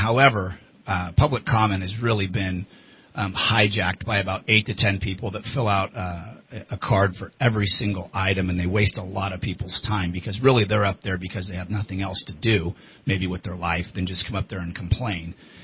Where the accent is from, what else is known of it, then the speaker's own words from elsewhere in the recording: Anderson, South Carolina, United States; I mean, I grew up in Anderson. My mom still lives in Anderson. A lot of friends still live in Anderson.